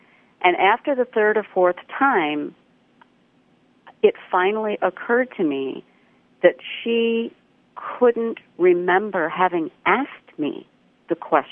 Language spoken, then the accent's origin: English; Kalamazoo, Michigan, United States; Yes, I grew up in Kalamazoo.